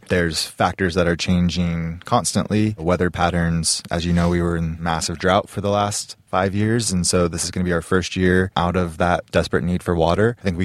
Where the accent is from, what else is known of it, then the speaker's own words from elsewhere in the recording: Oregon, United States; I was born and raised in Oregon, the Willamette Valley.